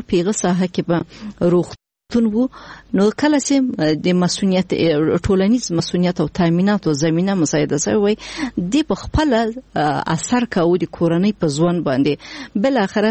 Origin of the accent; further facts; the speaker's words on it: Afghanistan; مثلا که موږ په خپل کور افغانستان کې لوی فابریکې درلوده